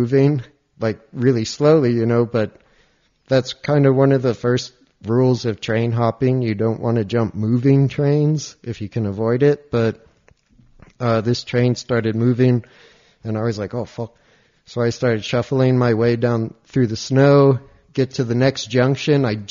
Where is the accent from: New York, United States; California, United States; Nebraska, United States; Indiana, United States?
New York, United States; I grew up in the U.S. I'm from the United States and had never been. I grew up mostly in New York. I moved around a little bit, but I had never been west of the Mississippi